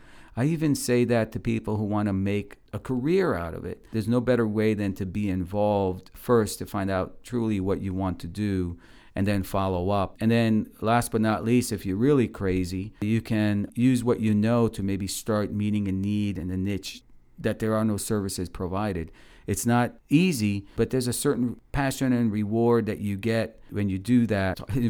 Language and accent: English; Puerto Rico; also born or lived in New York City, United States; I grew up in public housing. I grew up in Puerto Rico. We weren't very poor, but we had our limitations. Also grew up in parts of New York City and some other projects.